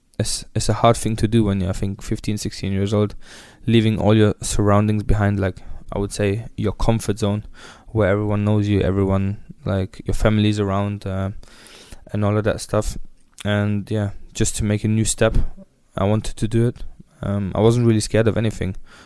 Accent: Weissach, Baden-Württemberg, Germany; Really, it started out in my hometown, which is Weissach near Stuttgart in Germany.

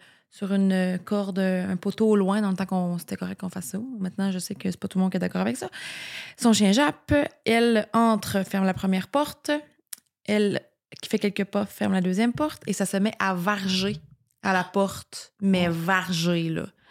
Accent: Quebec, Canada; Moi, je viens de la Gaspésie, il y avait un chien derrière chez nous.

